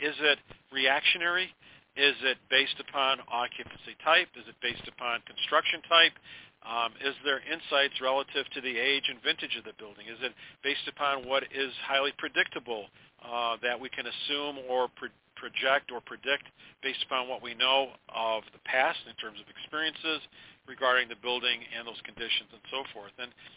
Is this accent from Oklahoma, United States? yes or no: no; Syracuse, New York, United States; especially in its proximity to my hometown in upstate New York in Syracuse